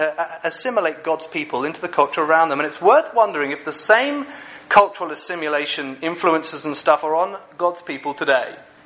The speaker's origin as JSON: {"language": "English", "region": "England", "country": "United Kingdom", "said": "In England, going to France isn't that big a deal. I'm from England."}